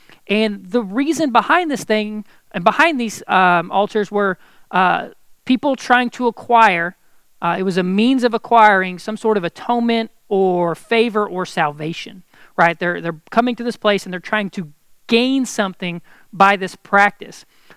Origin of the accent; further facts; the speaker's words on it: Texas, United States; I'm from East Texas, so if you need some recommendations on things to do, not do, restaurants, come hit me up. I know Nacogdoches pretty well.